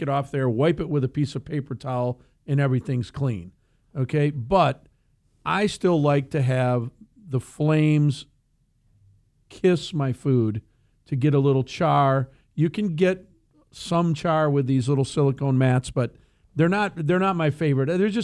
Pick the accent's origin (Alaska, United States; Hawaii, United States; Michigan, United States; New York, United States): Michigan, United States; Gun Lake; when I grew up on Gun Lake, which is a lake south of Grand Rapids here